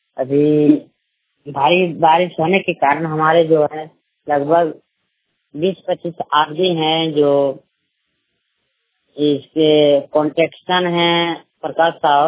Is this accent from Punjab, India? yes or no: no; Jharkhand, India; ग्राम सटकरे post प्रखंड किशनगढ़ जिला हजारीबाग का रहने वाला हूँ।